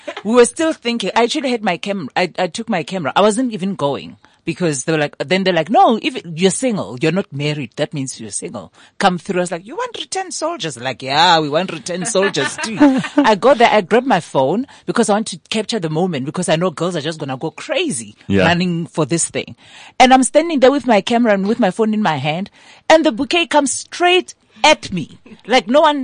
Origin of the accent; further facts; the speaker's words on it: Limpopo, South Africa; I'm from Limpopo.